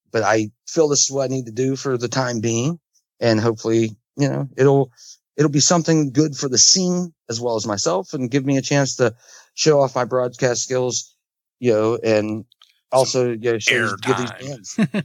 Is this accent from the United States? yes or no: no; Katanning, Western Australia, Australia; because that's my hometown, Katanning. I haven't ever sang I never sang a whole show in the town of Katanning.